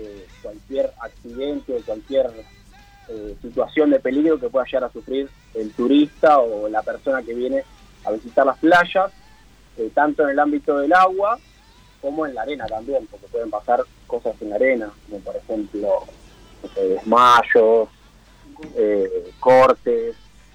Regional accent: Pinamar, Buenos Aires Province, Argentina; De Pinamar. Guardavidas de Pinamar.

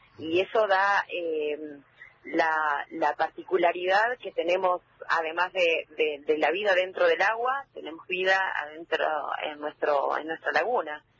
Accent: Epecuén, Buenos Aires Province, Argentina; Sí, yo nací en Epecuén, mi papá nació en Epecuén, mis abuelos nacieron en Epecuén.

